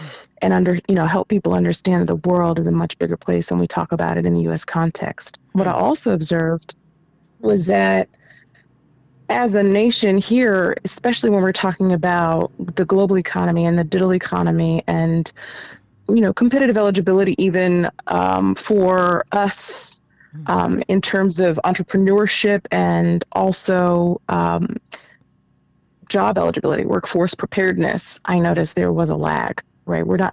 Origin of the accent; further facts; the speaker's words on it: United States; You know, when I was younger, I grew up here in the United States